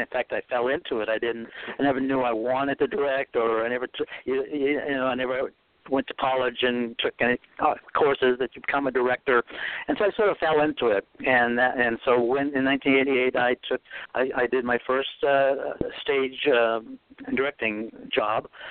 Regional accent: New England, United States; accent: New England; And I realized I still had my New England accent.

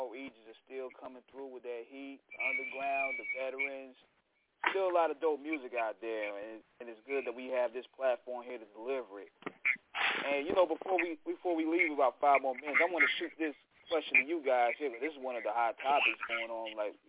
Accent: Raleigh, North Carolina, United States; Man, I'm straight from the Carolinas, baby.

